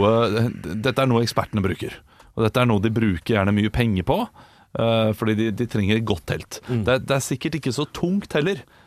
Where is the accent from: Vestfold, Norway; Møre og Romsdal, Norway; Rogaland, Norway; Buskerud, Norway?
Buskerud, Norway; Geilo; som er den beste pizzaen vi har her på Gjerdo.